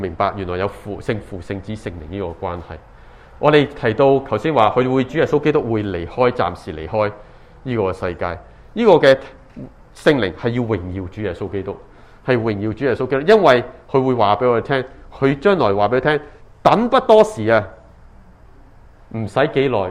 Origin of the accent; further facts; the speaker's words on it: Sha Tin, Hong Kong; 我想起以前小个在住香港的时候，我在香港出世， 我自己住沙田，我婆婆嫲嫲阿公阿爷都是住观塘的。